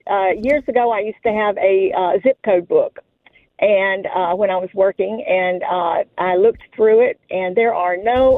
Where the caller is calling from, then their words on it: Mississippi, United States; Yeah. From South Mississippi.